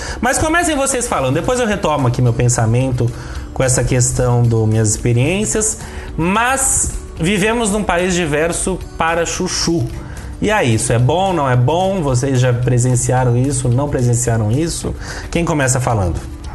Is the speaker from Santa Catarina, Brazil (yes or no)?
no; São Paulo, Brazil; que nós três pelo menos somos de São Paulo, uma grande cidade, uma grande capital